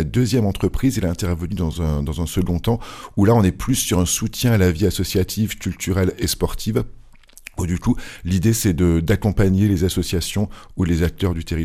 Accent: Lyon, Auvergne-Rhône-Alpes, France; Moi-même, je suis d'originaire de Lyon.

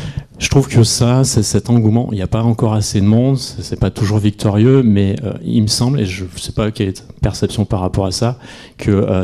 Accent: Cornas, Auvergne-Rhône-Alpes, France; je viens de Cornas, un village qui est juste à côté de Saint-Péray.

